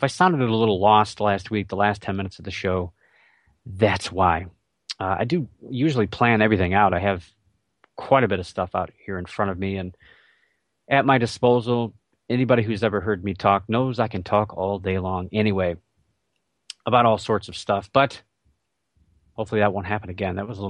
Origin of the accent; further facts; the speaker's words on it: Cleveland, Ohio, United States; And I grew up in the Cleveland area, so I grew up with Indians baseball and Browns football and Cavaliers basketball.